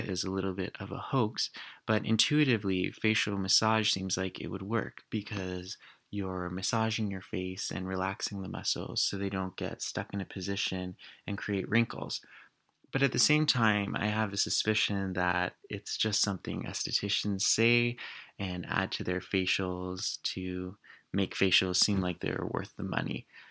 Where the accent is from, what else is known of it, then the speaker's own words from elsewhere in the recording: Toronto, Ontario, Canada; I'm from Toronto.